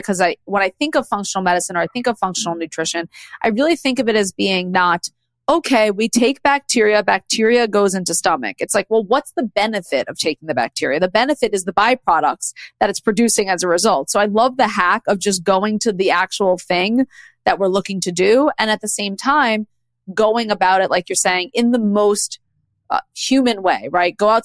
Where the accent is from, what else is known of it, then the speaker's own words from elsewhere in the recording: New York City, New York, United States; I grew up in the New York City public school system.